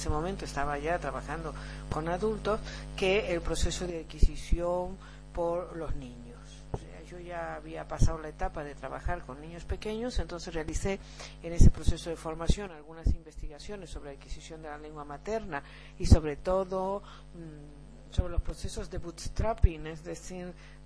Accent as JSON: {"language": "Spanish", "region": "Tucumán", "country": "Argentina", "tie": "born or raised there", "moved": "as an adult", "said": "Bueno, pues mira, nací muy lejos de aquí. Nací en el norte de Argentina, en Tucumán"}